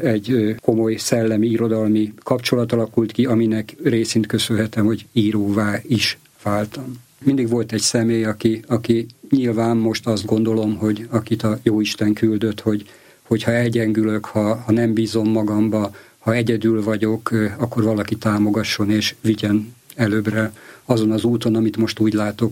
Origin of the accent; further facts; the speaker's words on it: Gödöllő, Pest, Hungary; talán azért, mert gödöllői vagyok, meghatározott típusú feladatokat kaptam